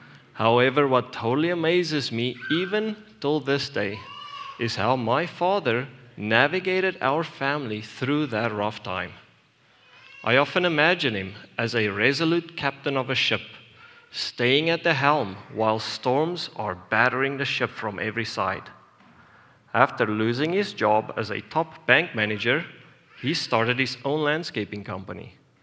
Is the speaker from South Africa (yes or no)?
yes; South Africa; Growing up in South Africa in the late 1990s and early 2000s was a period filled with uncertainties and major economic upheaval.